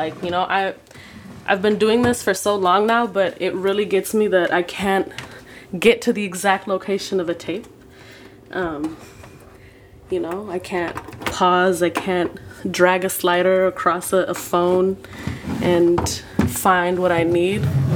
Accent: United States; my experiences being, you know, Sudanese and growing up in the States

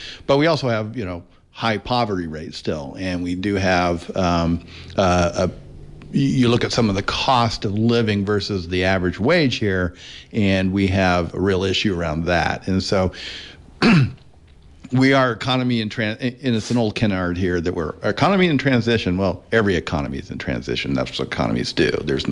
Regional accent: California, United States; And I grew up in Southern Humboldt.

